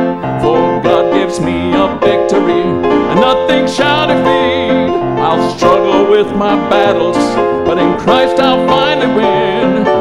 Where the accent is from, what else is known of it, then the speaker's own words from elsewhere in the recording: North Carolina, United States; I haven't written many Southern gospel tunes, even though I'm from North Carolina.